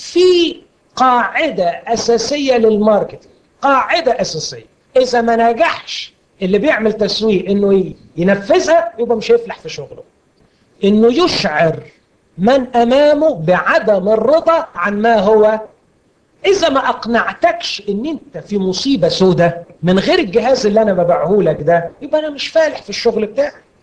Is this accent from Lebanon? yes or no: no; Egypt; وللأسف الشديد اننا نحن كمصريين من اوائل الشعوب اللي تميل لحالة التذمر والشكوى.